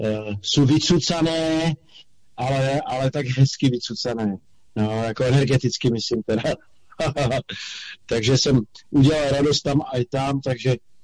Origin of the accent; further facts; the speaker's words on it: Prostějov, Olomouc Region, Czechia; Prostějova, ano.